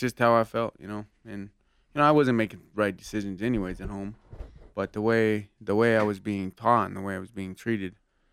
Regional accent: Albuquerque, New Mexico, United States; born there; I was born in Albuquerque, New Mexico in 1980.

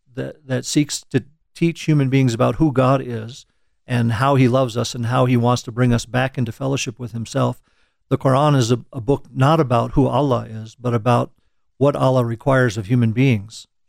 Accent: Saudi Arabia; now in Colorado Springs, United States; I was raised in Saudi Arabia.

